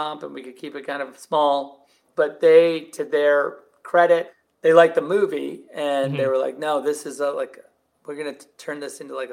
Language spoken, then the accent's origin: English; California, United States; Like, I'm not, like, if I was from Italy, I'd say, you know, I eat Italian food, but I'm from Southern California. So that's the food.